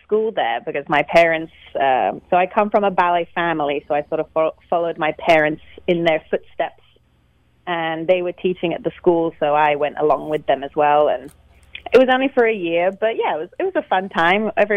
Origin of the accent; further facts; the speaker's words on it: United Kingdom; Well, I probably shouldn't say this as a British person, but I'm not really into the football.